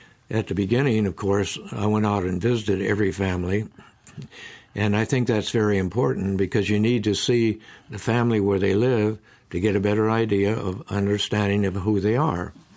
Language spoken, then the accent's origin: English; Iowa, United States; I was raised in Iowa and there and everywhere I went, people had a great respect for pastors.